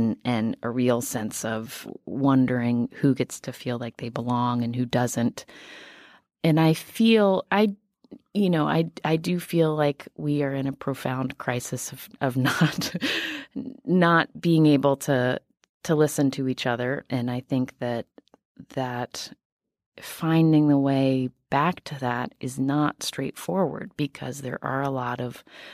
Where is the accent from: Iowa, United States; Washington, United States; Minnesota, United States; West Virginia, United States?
West Virginia, United States; I am from West Virginia, and I understand why West Virginians are voting the way they're voting right now.